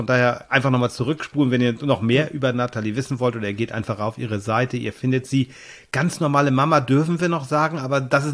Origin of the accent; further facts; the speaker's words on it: Lübeck, Schleswig-Holstein, Germany; Ich habe sie in Lübeck besucht, in meiner alten Heimat.